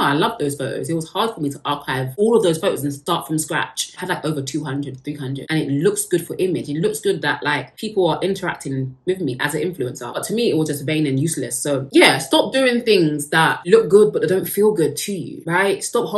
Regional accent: United Kingdom; I am British, so we love tea over here.

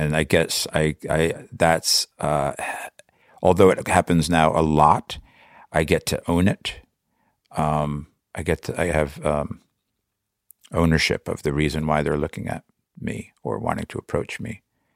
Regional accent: New Jersey, United States; now in New York City, United States; I grew up in New Jersey, and that's exactly why I moved here.

